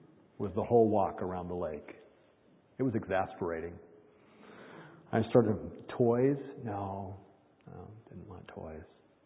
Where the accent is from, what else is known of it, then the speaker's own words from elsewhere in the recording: Michigan, United States; But he grew up across the block from where I grew up, across the farm from where I grew up in Michigan.